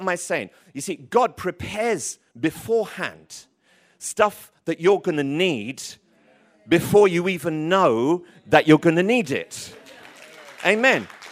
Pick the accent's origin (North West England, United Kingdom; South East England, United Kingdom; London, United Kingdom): London, United Kingdom; Tottenham; I'm from Tottenham, bruv. We don't see colour. I don't know where you're from, but, you know, my hood, we don't see colour.